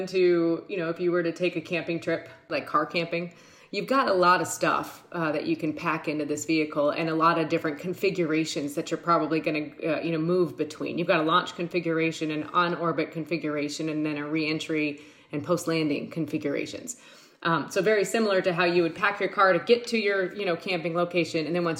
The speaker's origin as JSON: {"language": "English", "town": "Anchorage", "region": "Alaska", "country": "United States", "tie": "born or raised there", "said": "So I was actually born at Providence Hospital in Anchorage. We lived in Anchorage. We lived in a trailer park area right off of Muldoon."}